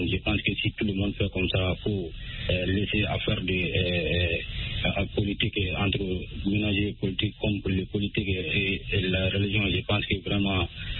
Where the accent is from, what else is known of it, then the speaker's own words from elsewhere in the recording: Sonou, Mali; Oui, je suis toujours dans mon village natal à Sonou, qui est 35 km de Bamako.